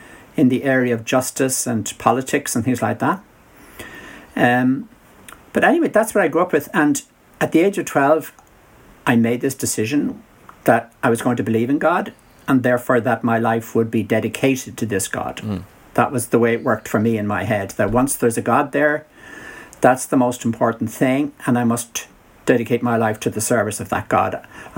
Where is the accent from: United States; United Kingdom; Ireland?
Ireland; Malahide, County Dublin; Well, I grew up in North Dublin, and my mom and dad had built a new house out well past the suburbs, past the Greenbelt around Dublin City, which was a small city at the time.